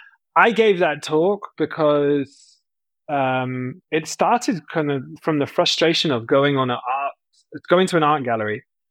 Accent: United Kingdom; I'm British.

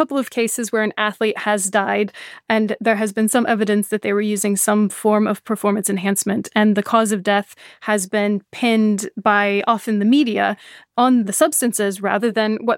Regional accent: United States; now in Edinburgh, United Kingdom; I am American, yes.

